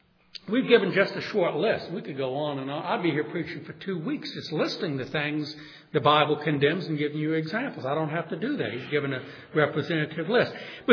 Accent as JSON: {"language": "English", "town": "New Orleans", "region": "Louisiana", "country": "United States", "tie": "born or raised there", "said": "I grew up in New Orleans."}